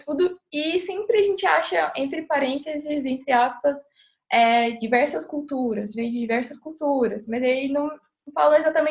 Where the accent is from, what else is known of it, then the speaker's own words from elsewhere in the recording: Pará, Brazil; eu sou paraense. E existe a cultura marajoara no Pará. É uma cultura indígena